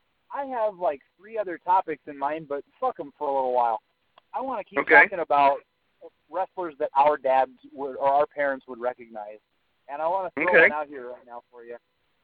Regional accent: Fort Dodge, Iowa, United States; I'm from Fort Dodge, so I think it's hot.

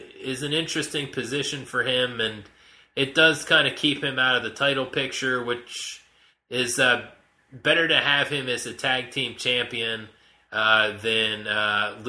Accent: Altoona, Pennsylvania, United States; this is a new flavor that I found when I was recently back in my hometown of Altoona.

